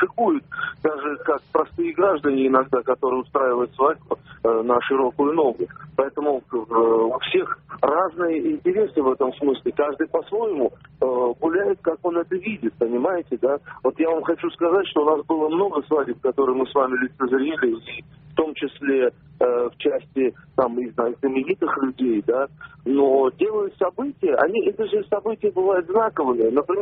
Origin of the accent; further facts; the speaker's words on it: Makhachkala, Dagestan, Russia; born there; Я, например, родился в Махачкале, родился в Махачкале, и там, собственно говоря, это было традицией.